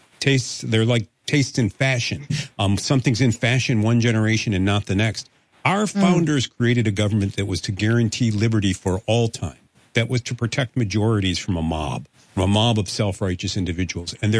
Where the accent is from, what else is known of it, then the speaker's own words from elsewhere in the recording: New England, United States; I'm from New England.